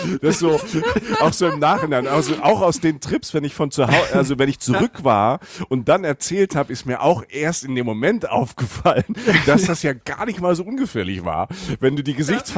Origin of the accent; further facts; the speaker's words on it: Rhineland-Palatinate, Germany; ich komme aus der Pfalz, 1000 Einwohner, ne, wunderschön, südliche Weinstraße, ist die Toskana, es ist alles wunderbar.